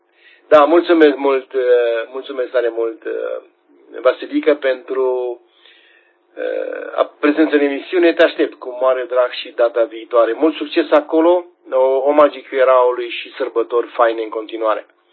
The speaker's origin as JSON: {"language": "Romanian", "region": "Transylvania", "country": "Romania", "said": "Un oraș superb, un oraș transilvan care ne face mândri că suntem ardeleni."}